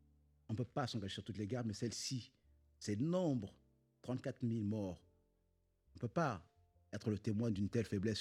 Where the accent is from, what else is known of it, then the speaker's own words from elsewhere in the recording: France; la démocratie n'est pas respectée même chez nous en France